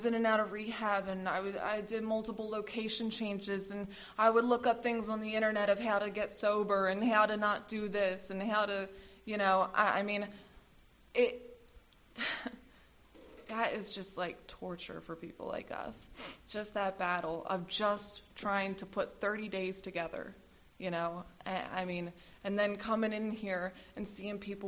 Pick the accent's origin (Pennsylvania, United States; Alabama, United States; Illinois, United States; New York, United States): Pennsylvania, United States; Philadelphia; And teenager growing up in Philly at that time, I'm into all kinds of stuff, you know.